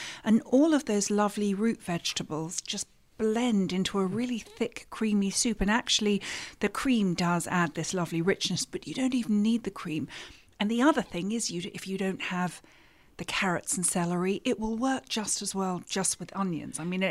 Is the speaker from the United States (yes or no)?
no; England, United Kingdom; growing up in England